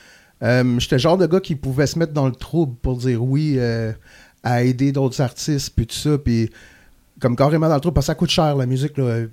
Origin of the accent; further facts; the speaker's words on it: Quebec, Canada; Puis je me revenais de la Gaspésie, qui est chez moi, mon patelin